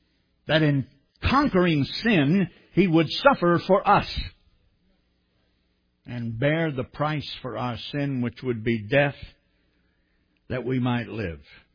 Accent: Texas, United States; So I said, I'm a Texan, so I think I'll do it Texan.

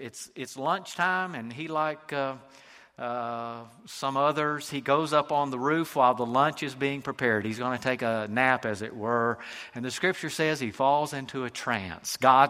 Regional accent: the South, United States; accent: Southern; Just like some of you that were born in the cold, cruel North can recognize that I'm a Southerner by the way I talk, okay?

